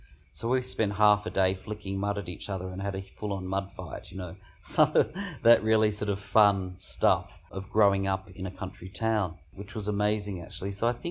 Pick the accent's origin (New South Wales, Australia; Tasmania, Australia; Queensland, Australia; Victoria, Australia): Victoria, Australia; Mildura; I was a country boy. I was born in Mildura in 1970 and I grew up on a grape property. So we had 30 acres outside of Mildura and Merbein